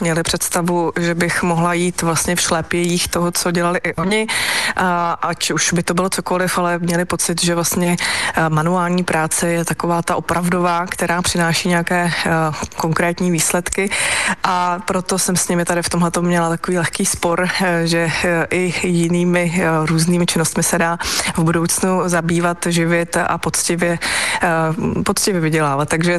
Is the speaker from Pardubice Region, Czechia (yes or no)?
yes; Svitavy, Pardubice Region, Czechia; also born or lived in Litomyšl; proč jsem se narodila zrovna v Litomyšli, když jsem vlastně ze Svitav